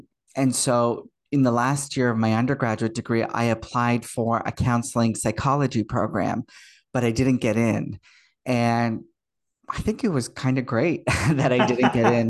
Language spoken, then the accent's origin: English; Toronto, Ontario, Canada; I did my undergraduate degree at the University of Waterloo, which is just a short distance away from Toronto, my hometown.